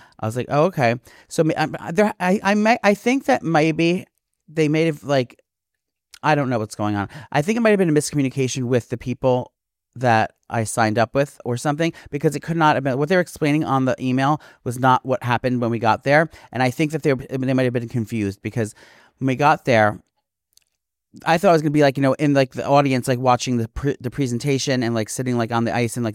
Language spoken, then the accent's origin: English; France; I wanted to a French restaurant originally because I'm from France.